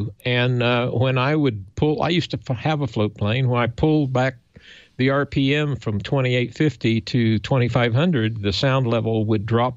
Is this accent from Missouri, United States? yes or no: yes; Missouri, United States; I'm a Missouri hillbilly.